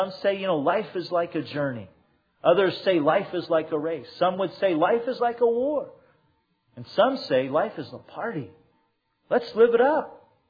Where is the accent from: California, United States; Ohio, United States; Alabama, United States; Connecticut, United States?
California, United States; Santa Ana; When I was younger, growing up in Santa Ana, there with my mom and dad